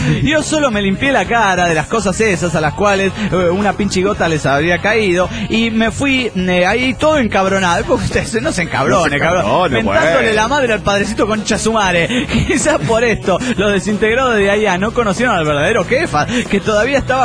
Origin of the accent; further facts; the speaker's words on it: Tucumán, Argentina; de Tucumán.